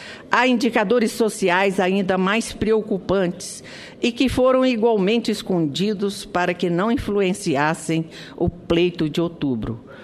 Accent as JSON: {"language": "Portuguese", "country": "Brazil"}